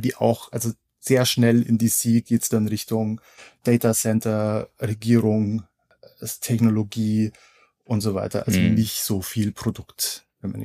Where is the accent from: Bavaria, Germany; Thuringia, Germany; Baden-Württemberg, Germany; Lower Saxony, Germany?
Bavaria, Germany; also born or lived in Berlin; now in Washington, United States; Ich bin vor 3 Jahren hier in DC gelandet, war vorher lange Zeit in Berlin. Wie man hört, wahrscheinlich, wenn ich spreche, komme ich aber ursprünglich aus Bayern.